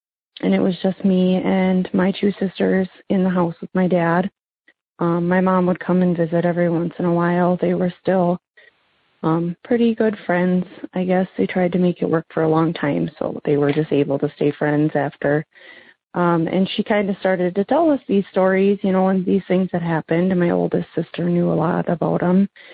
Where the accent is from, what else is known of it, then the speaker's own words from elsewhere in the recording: Minnesota, United States; I'm from Minnesota.